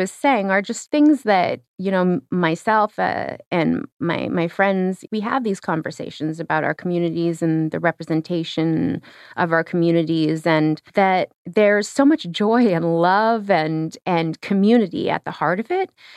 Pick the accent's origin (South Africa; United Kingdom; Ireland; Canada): Canada; I mean, it is hard for me to know because I'm from the Arctic.